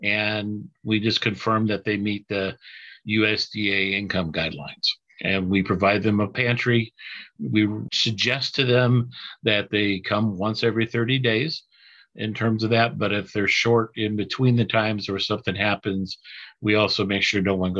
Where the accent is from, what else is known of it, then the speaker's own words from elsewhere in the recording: Council Bluffs, Iowa, United States; Even though I was born and raised here in Council Bluffs, I felt like I didn't know the city anymore or the community.